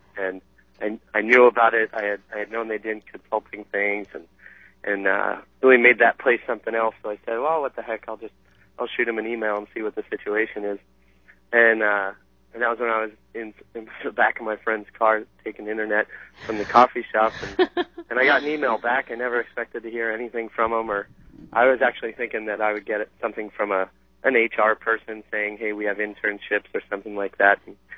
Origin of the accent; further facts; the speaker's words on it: Pennsylvania, United States; I grew up in Pennsylvania and went to college in Colorado